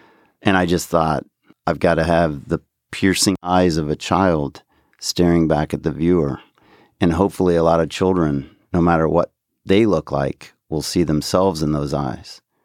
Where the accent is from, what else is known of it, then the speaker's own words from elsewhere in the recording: Lexington, Kentucky, United States; also born or lived in Missouri; now in Cincinnati, United States; I was born in Missouri, grew up in Lexington, Kentucky, now I live in Cincinnati my adult life.